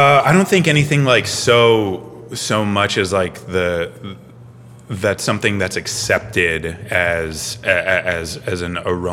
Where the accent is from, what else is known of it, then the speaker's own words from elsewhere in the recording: Cleveland, Ohio, United States; I'm from Cleveland, so.